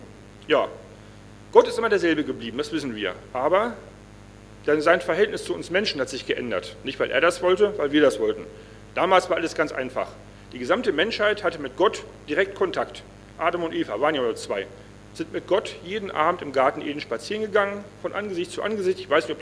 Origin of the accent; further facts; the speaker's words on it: Northern Germany, Germany; Ich als typischer Deutscher bin natürlich sehr vorsichtig an die Sache rangegangen, dann auch Norddeutscher auch noch.